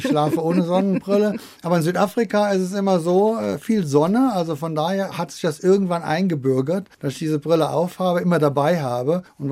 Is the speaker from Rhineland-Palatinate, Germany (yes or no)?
yes; Bitburg, Rhineland-Palatinate, Germany; Ich bin ja aus Bitburg, Bitter in Bitt.